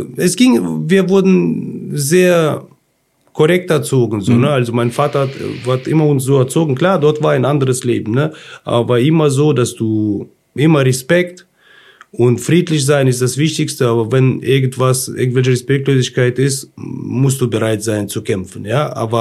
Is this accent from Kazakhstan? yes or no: yes; Kazakhstan; now in Germany; weil ich komme aus Kasachstan. Wir sind aus einem Dorf.